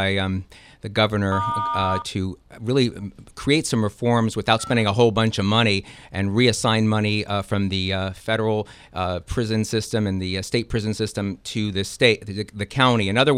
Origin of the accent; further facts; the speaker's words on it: New Jersey, United States; also born or lived in Brooklyn; Well, I was born in Brooklyn, but we moved to Jersey to a rural neighborhood.